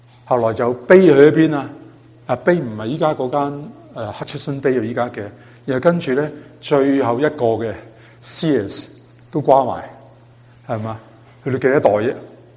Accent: China; 我哋中國人要我哋，因為可能中國人嗰個文化較為深啲啊

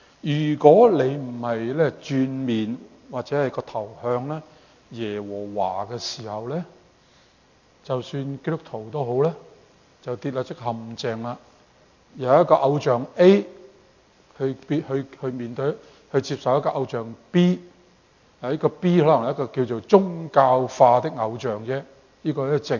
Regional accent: China; 但係我哋中国人啦，我哋中国人譬如早几代嘅中国人啦，好着重里面嘅所谓嘅修养㗎嘛。

